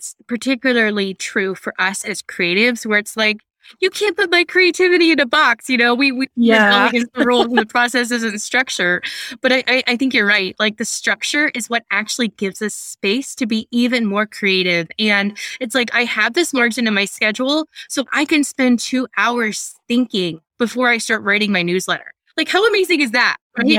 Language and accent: English; Iowa, United States; So we lived I grew up in Northern Iowa, right? So just try to imagine Iowa stereotypes.